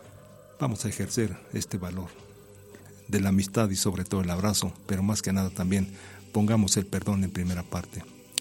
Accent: Meoqui, Chihuahua, Mexico; para toda la gente de mi pueblito Meoqui, Chihuahua

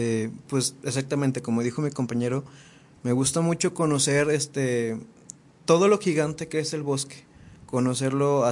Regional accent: Puentecilla, Durango, Mexico; todos los estuvimos llevando específicamente para mi pueblo, que se llama Puentecilla San Dimas Durango.

